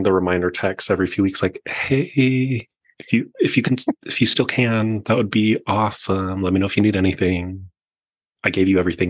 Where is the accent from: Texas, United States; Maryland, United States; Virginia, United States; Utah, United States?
Utah, United States; I am from Utah.